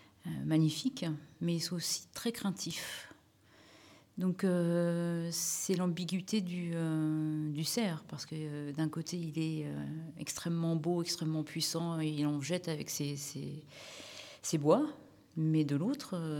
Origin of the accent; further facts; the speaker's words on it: Paris, Île-de-France, France; ce n'est pas ce que je fais tous les jours en tant que parisienne.